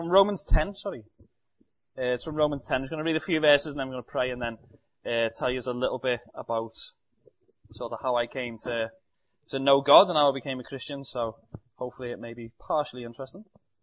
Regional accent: Liverpool, North West England, United Kingdom; I come from Walton, which is an area inside of Liverpool. It's a pretty small area, but it's probably big in comparison to certain areas over there.

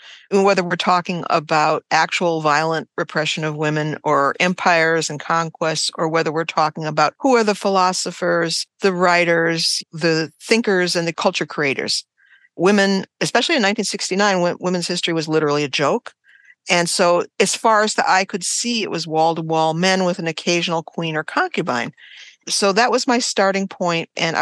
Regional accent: United States; I saw plenty of evidence of non-egalitarianism all around me growing up in the United States.

